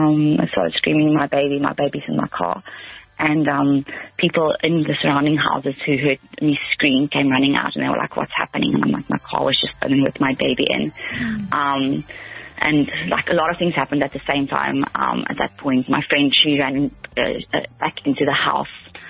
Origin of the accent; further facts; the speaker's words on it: Cape Town, Western Cape, South Africa; also born or lived in Mossel Bay; now in Cape Town, South Africa; We moved here from Mossel Bay, but I know the northern suburbs quite well. I grew up here, but my husband is from the Northern Cape.